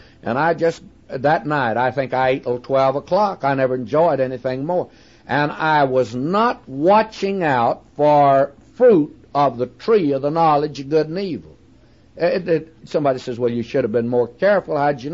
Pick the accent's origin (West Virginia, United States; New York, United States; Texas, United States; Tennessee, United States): Texas, United States; now in California, United States; I came from Texas, friends, where if you had a few peaches in summertime, well, you did pretty well, and a few pecans in the fall, you did all right.